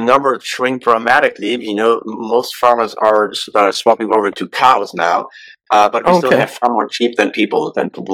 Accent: Germany; Well, I was born in Germany. I grew up in Germany.

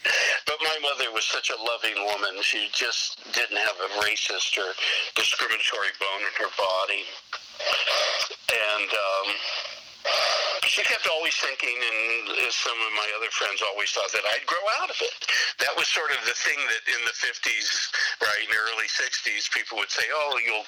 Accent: Erie, Pennsylvania, United States; born there; Well, again, I was born in Erie, Pennsylvania.

